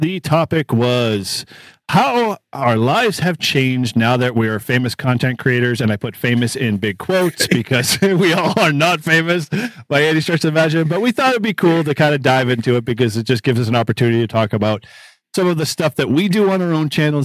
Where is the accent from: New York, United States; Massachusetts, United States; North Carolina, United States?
Massachusetts, United States; Boston; accent: Boston; And I say that with my Boston accent